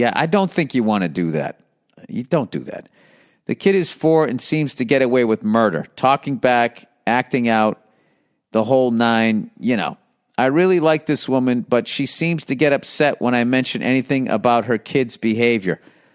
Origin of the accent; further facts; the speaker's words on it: East Coast, United States; Well, I grew up on the East Coast and we had nor'easters.